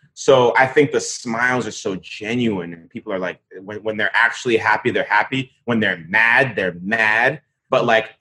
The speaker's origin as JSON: {"language": "English", "town": "Bronx", "region": "New York", "country": "United States", "tie": "born or raised there", "also_born_or_lived": "Nigeria", "said": "You know, growing up in the Bronx, it's pretty easy."}